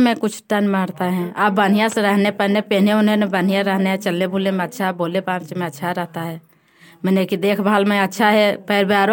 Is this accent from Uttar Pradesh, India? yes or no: no; Shahbazpur, Bihar, India; शाहबाजपुर के रहने वाली।